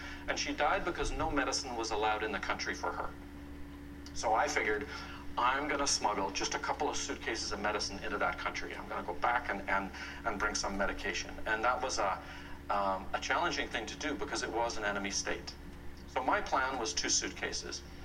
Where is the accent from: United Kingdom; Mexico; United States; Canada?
United Kingdom; Northern Ireland; I'm a kid growing up in Northern Ireland.